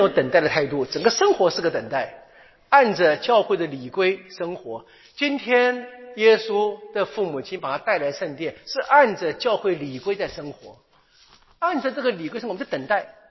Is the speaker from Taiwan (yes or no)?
no; China; 我们中国人说的对不对